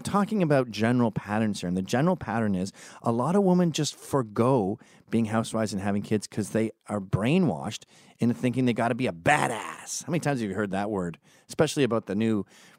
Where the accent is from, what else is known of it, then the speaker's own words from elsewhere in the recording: Scotland, United Kingdom; Like if I was hired because I'm Scottish at some company